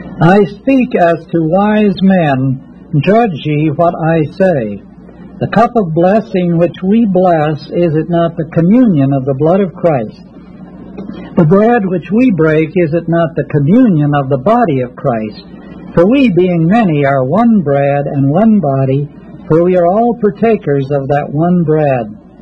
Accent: Canada; As you, most of you know, I come from Canada.

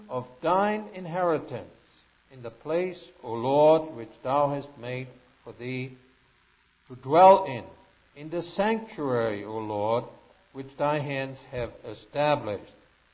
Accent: Germany; when I grew up in Germany, we didn't have musical instruments at home

